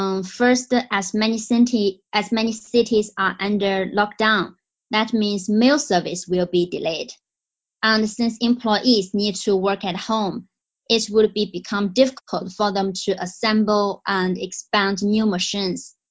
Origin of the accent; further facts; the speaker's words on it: China; Because me, I'm from China